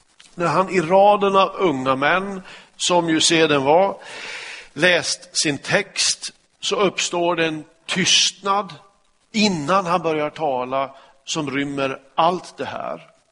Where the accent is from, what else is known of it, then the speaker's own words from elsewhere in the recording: Kramfors, Västernorrland County, Sweden; kom jag till stadsbiblioteket i Kramfors där jag växte upp